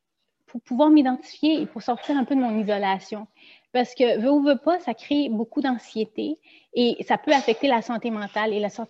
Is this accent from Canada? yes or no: yes; Montreal, Quebec, Canada; born there; je suis née à Montréal. Les personnes qui sont québécois d'origine asiatique, on a reçu une éducation qui est ici. Donc, on a un mix de valeurs québécoises et une identité aussi asiatique.